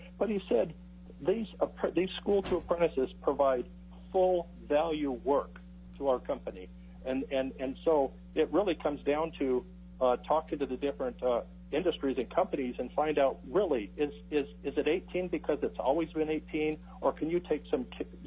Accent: Alaska, United States; born there; I was born in Alaska, so this is my state

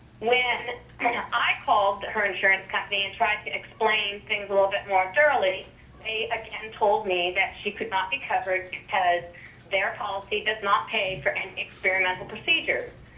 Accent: Fairbanks, Alaska, United States; I was born and raised here in Fairbanks

